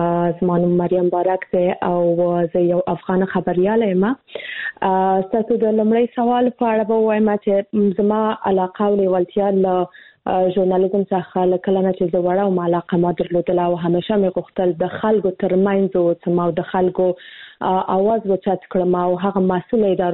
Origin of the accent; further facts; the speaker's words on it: Kabul, Afghanistan; زه خو د کابل کې زیږیدلی یم، د کابل ولایت څخه یم، او خپل زده کړې مې هم د کابل پوهنتون ژورنالیزم پوهنځي کې پای ته رسولې دي.